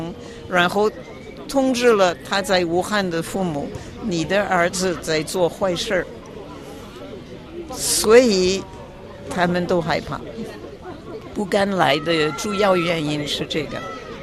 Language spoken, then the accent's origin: Chinese; France; Chinese is a second language; 我们法国人还是认为人权是最重要，民主是最重要